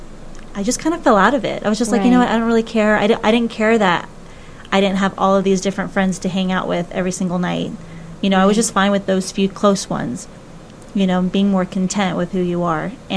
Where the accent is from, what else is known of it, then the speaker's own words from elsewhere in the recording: Dallas, Texas, United States; I grew up in Dallas, Texas. I'm the oldest of three. I have two younger brothers. We moved out. God called us to move out to Arizona, just us.